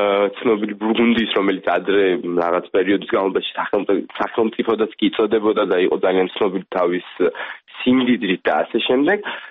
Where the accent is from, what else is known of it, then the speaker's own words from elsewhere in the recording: Kakheti, Georgia; now in France; მე წარმოშობით კახელი ვარ